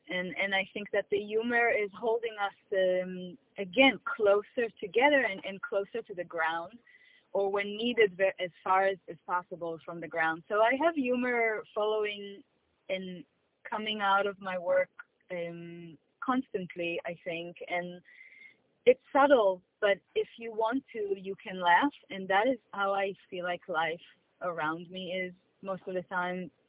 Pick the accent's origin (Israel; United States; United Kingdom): Israel; now in Abroad; since I moved away from Israel to here. And the cultural difference makes me feel sometimes hidden or forgotten